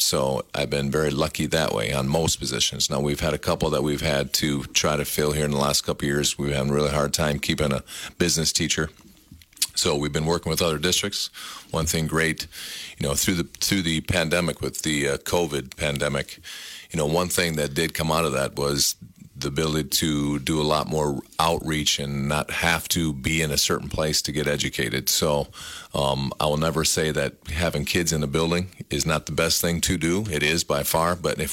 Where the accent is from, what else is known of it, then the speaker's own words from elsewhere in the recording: Highland, United States; I'm born and raised in Highland, so, and I'm 50 years old now.